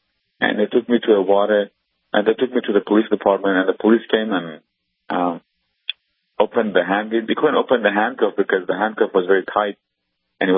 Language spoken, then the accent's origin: English; Iran; English is a second language; moved away; I said, I'm from Iran originally. So they asked me whether I'm a Christian or if I'm Muslim. I said I used to be a Muslim, but I'm a Christian now.